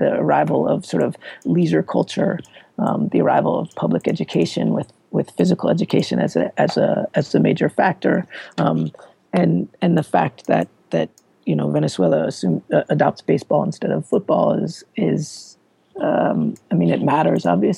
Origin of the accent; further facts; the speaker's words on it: New York, United States; And I said, "Yeah, I'm from New York."